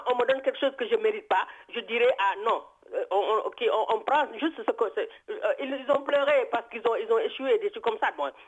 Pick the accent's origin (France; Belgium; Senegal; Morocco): Senegal; en tant que Sénégalais qui aiment en tout cas son pays